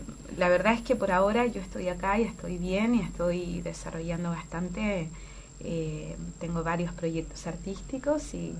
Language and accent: Spanish; Chile; moved away as an adult; also born or lived in Mexico / Buenos Aires; now in Uruguay; salí de Chile, estuve un poco en México, uh-huh, en Buenos Aires, y después estoy acá, ahora ya hace un tiempo.